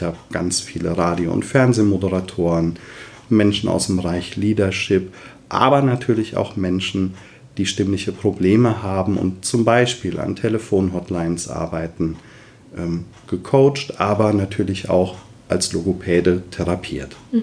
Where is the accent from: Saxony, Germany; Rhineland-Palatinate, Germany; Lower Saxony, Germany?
Rhineland-Palatinate, Germany; Ich bin 43 Jahre alt, bin verheiratet, habe 2 Kinder, komme aus dem wunderschönen Westerwald, da wo auch das IFSM wohnt.